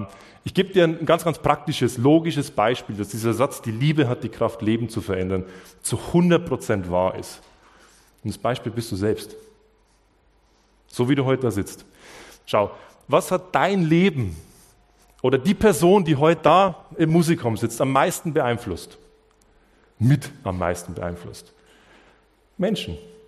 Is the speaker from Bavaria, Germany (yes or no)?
yes; Bavaria, Germany; Es ist einfach, es ist meine Heimat, da bin ich daheim. Ich liebe dieses Dorf, ich liebe die Amberger Region, ich liebe die Oberpfalz